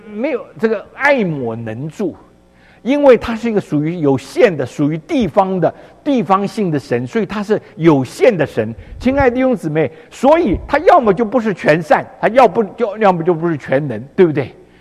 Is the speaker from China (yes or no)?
yes; China; 我们中国人说恶有恶报善有善报，不是不报，时候未到。